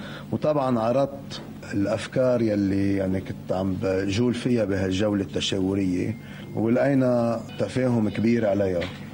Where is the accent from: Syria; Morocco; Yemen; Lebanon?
Lebanon; ما في حواجز بتفصلنا عن بعضنا كلبنانيين